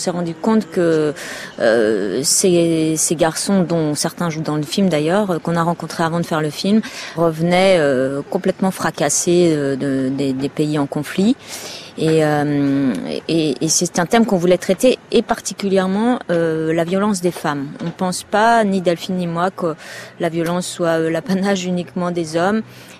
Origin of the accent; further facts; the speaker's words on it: Lorient, Brittany, France; nous, on est originaire de Lorient, comme dans le film, et qui est un peu moins maintenant, mais qui a été pendant longtemps une ville militaire.